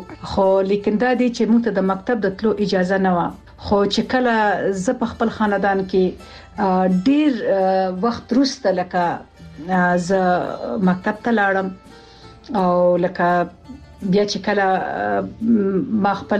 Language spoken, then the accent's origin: Pashto; Laghman, Afghanistan; زه د افغانستان د لغمان اوسیدونکو یم